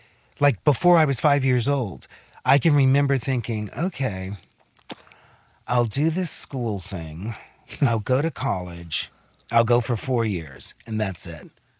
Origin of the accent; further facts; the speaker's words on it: Burbank, California, United States; born there; Burbank Studios, and I was born in Burbank.